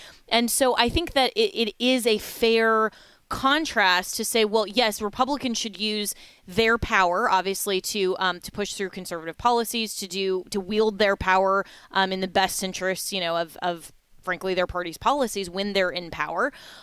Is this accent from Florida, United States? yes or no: yes; Florida, United States; this is the kind of move I could see, Governor DeSantis here in my home state of Florida doing.